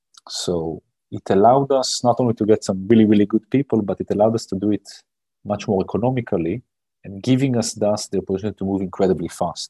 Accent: Israel; I grew up in Israel. I'm a former officer and ship commander in the Israeli Navy.

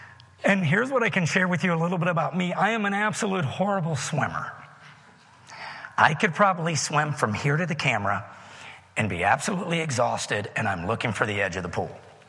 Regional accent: West Virginia, United States; West Virginia, my home state, y'all, was number one.

